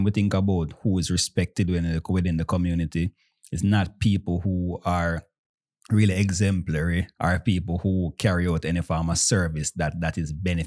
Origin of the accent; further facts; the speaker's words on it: Jamaica; When we're little, I'm growing up in Jamaica, they have a proverb, dance a yard before you dance abroad.